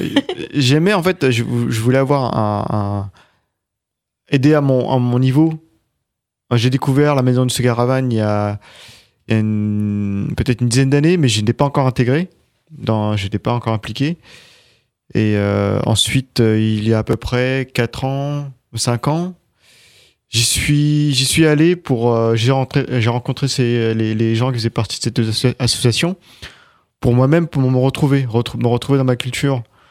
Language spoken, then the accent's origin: French; Mauritius; born there; Oui, je suis né à Maurice.